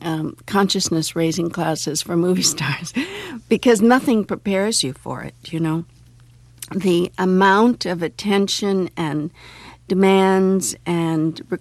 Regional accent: Detroit, Michigan, United States; moved away as an adult; And I grew up in Detroit, and I'd never been outside of Detroit.

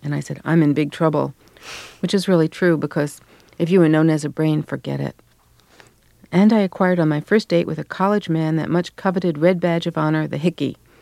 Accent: New York City, New York, United States; when I was growing up in Canarsie, so Brooklyn.

